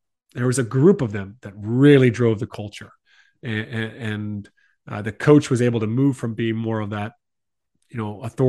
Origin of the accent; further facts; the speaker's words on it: United States; that's not just an American concept here, you know, being the American here.